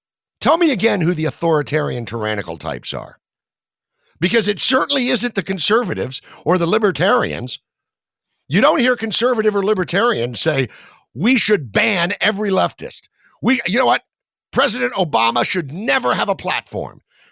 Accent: Atlanta, Georgia, United States; I'm from Atlanta originally, and I've been looking at some of the local Atlanta paper in recent days

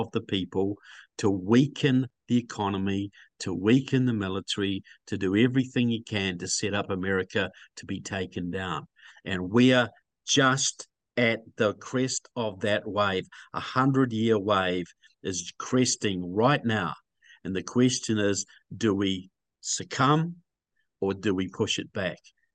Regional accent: New Zealand; Look, I'm from New Zealand, you know.

